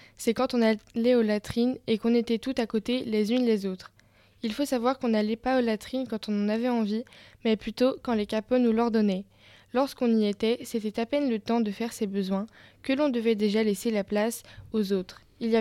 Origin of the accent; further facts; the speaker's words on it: Paris, Île-de-France, France; je suis née le 4 février 1925. Je suis française d'origine juive polonaise. Dans mon enfance, j'habitais à Paris.